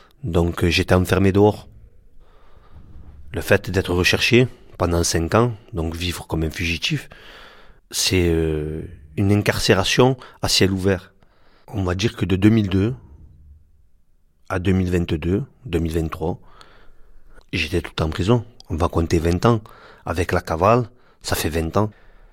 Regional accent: Marseille, Provence-Alpes-Côte d'Azur, France; J'ai 46 ans, actuellement en semi-liberté, je suis en fin de peine et je suis de Marseille.

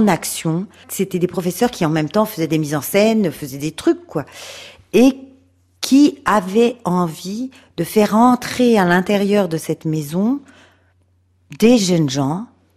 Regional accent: Marseille, Provence-Alpes-Côte d'Azur, France; moi j'étais de Marseille

